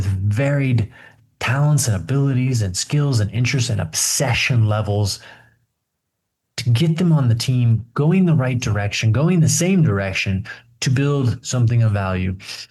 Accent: United States; I grew up in America in the 90s, at the peak of the empire

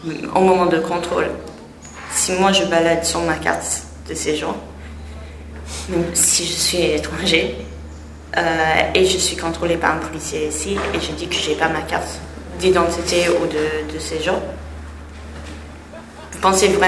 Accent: United Kingdom; Vous êtes d'où? Je suis britannique.

